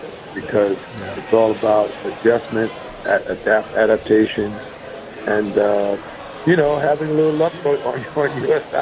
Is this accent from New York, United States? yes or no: yes; Long Island, New York, United States; Growing up in Long Island, I mean, there were a couple racetracks in the vicinity, but I kind of followed NASCAR a little closer.